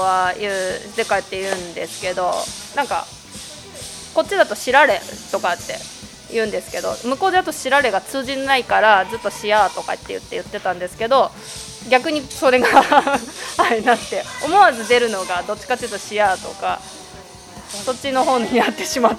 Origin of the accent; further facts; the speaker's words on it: Toyama, Japan; 富山生まれで高校生まで、はい、富山の方にいました。